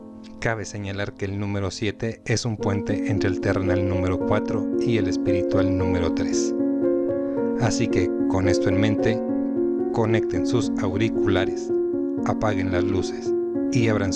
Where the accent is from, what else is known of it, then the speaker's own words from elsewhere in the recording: Mexico City, Mexico; Lo que sí puedo decir es que soy del barrio de Tepito, uno de los barrios más antiguos y bravos de la Ciudad de México.